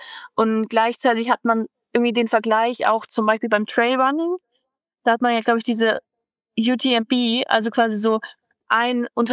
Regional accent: Tübingen, Baden-Württemberg, Germany; ich komme auch aus Tübingen

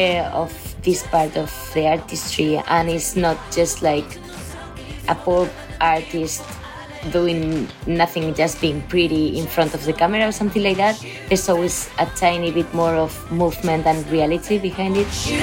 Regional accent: Spain; We are from Spain, and you're listening to Pop Filter

